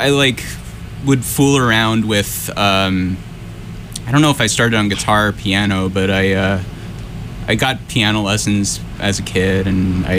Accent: New Jersey, United States; born there; also born or lived in California / New York / Connecticut; I was born in New Jersey. My family is from the New York area, but we moved around a lot when I was a kid. We were in California for a couple of years, came back to New York, settled in Connecticut when I was about 13.

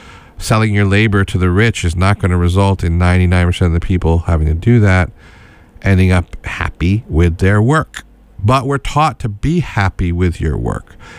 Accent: Schenectady, New York, United States; It resonated with my own experience of other working class people I grew up with in Schenectady, New York, and around there.

